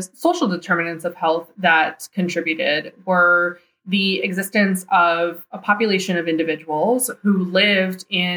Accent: Cuba; I'm Latina and I'm from Cuba.

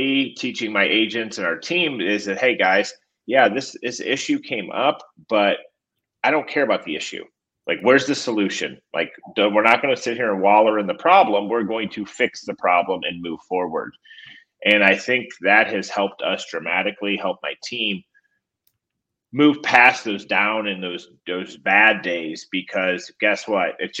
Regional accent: St. Louis, Missouri, United States; moved away as an adult; No, I grew up in St. Louis and moved down here when I was 25.

